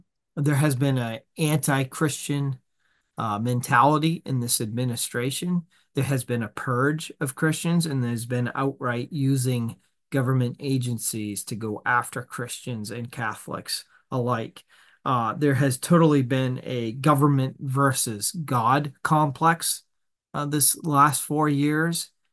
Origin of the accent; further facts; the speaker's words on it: United States; I want to see them to have the privileges and the honors that I had as a young man growing up in America.